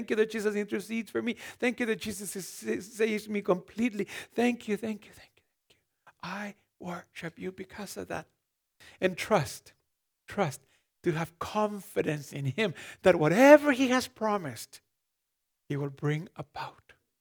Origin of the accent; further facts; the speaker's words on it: Mexico; I grew up in Mexico, and you know, we walked almost everywhere